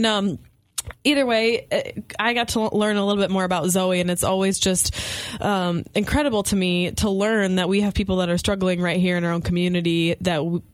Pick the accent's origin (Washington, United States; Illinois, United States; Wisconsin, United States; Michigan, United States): Michigan, United States; Coloma; Well, not only that, but I'm from Coloma.